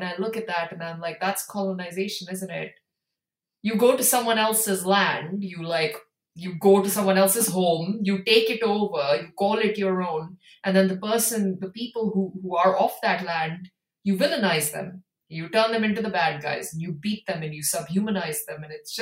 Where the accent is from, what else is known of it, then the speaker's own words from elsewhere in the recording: India; because I come from India, colonization is something I think about a lot, you know, because my grandparents were adults at the time when the British left.